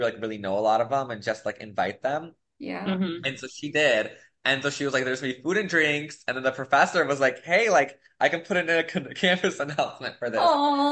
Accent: Gilbert, Arizona, United States; now in Chandler, United States; I'm from Gilbert, but I live in Chandler now.

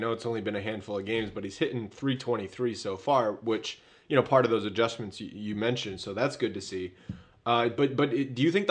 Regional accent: Rhode Island, United States; because, again, I'm from Rhode Island, so the Pawtucket Red Sox are right in town, and the tickets were like $5.

